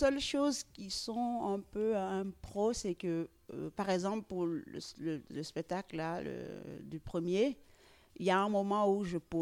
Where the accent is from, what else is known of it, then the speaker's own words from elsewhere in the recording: Benin; moved away as an adult; now in Switzerland; Oui, alors moi je suis née à Gbomen dans Romain, au Bénin.